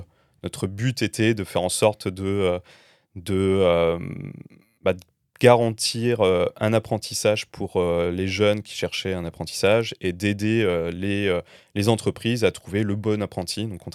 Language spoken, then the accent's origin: French; La Rochelle, Nouvelle-Aquitaine, France; je viens de La Rochelle, donc des premières expériences dans des toutes petites agences à La Rochelle avant de rejoindre Paris.